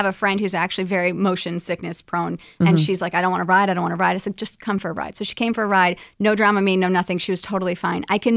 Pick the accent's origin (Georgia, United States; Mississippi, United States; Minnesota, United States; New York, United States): New York, United States; Niskayuna; now in California, United States; And so I had moved to California. I'm originally from Niskayuna.